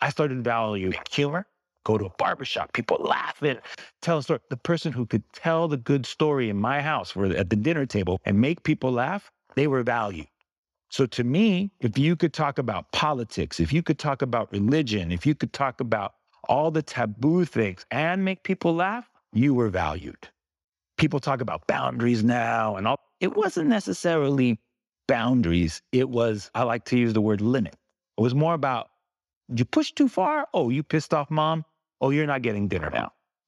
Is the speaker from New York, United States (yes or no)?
no; California, United States; I think it was growing up in the Bay Area. We grew up in Filipina and Latina neighborhoods.